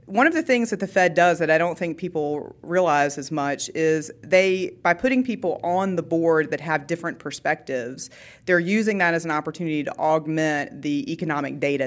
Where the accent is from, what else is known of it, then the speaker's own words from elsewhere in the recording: Charlotte, North Carolina, United States; And so as an adult, to find that that wasn't true for all the children that were growing up in Charlotte at the same time, to me, the opportunity to come back and lead United Way